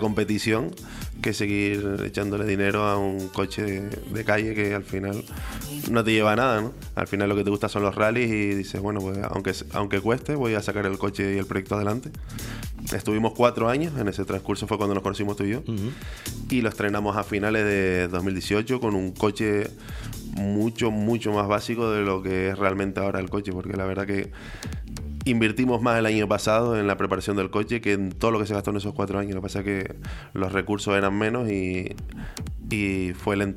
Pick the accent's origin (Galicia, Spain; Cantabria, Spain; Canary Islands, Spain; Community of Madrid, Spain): Canary Islands, Spain; San Juan de la Rambla; yo soy de San Juan de la Rambla, de la zona alta, desde el barrio de San José.